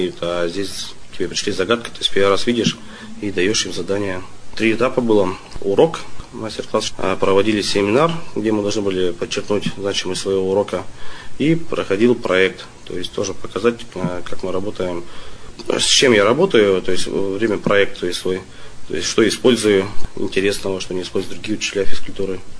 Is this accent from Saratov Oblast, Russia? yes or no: no; Tyumen Oblast, Russia; Сам родом с Виколовского района. Живу уже 6-й год.